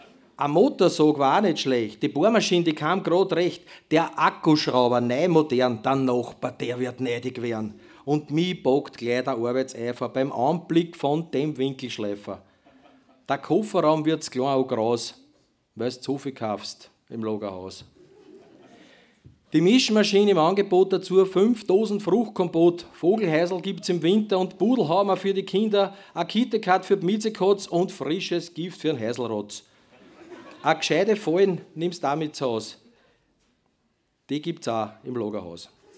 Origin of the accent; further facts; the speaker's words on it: Langenlois, Lower Austria, Austria; ich komme aus Niederösterreich, Kamptal, Langenlois, ländliche Gegend und das hat halt Bezug zu meinem Leben